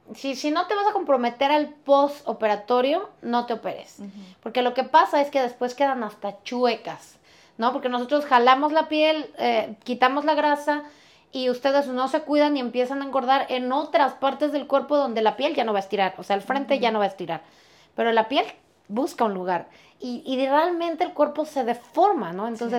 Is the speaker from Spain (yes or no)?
no; Mexico; Y como buena mexicana amo los tacos, los tamales, todo lo que tenga carbohidratos, ¿no?